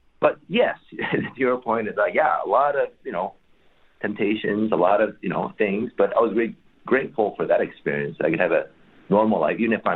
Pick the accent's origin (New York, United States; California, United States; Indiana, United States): California, United States; Silicon Valley; Because, I mean, growing up in the Silicon Valley, you know, remember the .com stuff, .com bubble?